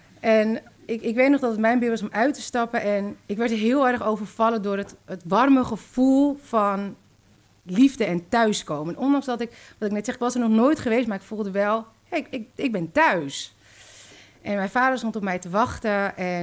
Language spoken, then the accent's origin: Dutch; Zaandam, North Holland, Netherlands; Mijn moeder is met de boot gekomen, een reis van 2 weken, en mijn vader is met het vliegtuig gekomen. En toen zijn ze gaan samenwonen in Zaandam, waar ik ben opgegroeid.